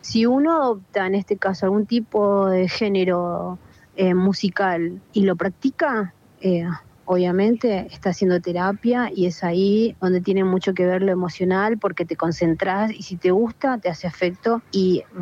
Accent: Paraguay; Soy profesora de danza folclore de mi país, soy de Paraguay.

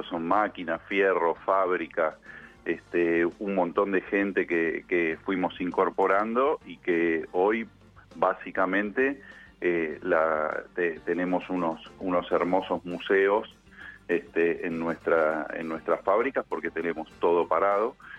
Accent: Argentina; lo que nosotros decimos como pymes argentinos, como productores nacionales

